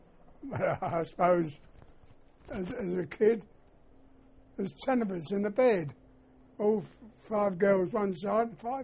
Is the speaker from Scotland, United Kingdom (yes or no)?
no; London, United Kingdom; born there; I was born in London, King's Cross, St. Pancras.